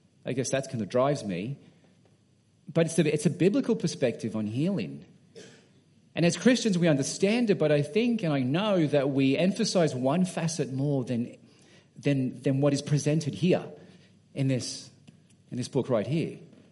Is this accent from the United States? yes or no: no; Sydney, New South Wales, Australia; Just because I'm from Sydney